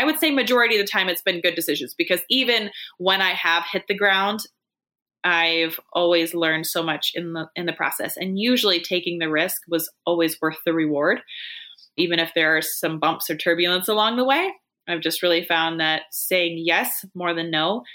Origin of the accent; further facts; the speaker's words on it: Washington, United States; but I'm from Washington State.